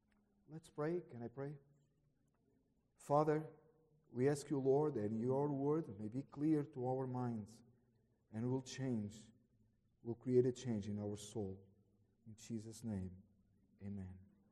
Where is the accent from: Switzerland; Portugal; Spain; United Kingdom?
Portugal; also born or lived in Germany; now in United States; I born in Germany, I was raised in Portugal, and I'm an American citizen.